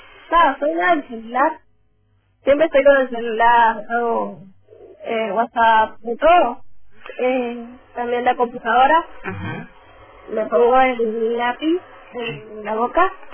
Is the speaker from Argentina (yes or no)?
yes; Formosa, Argentina; moved away; Mi familia, bueno, yo soy de Formosa.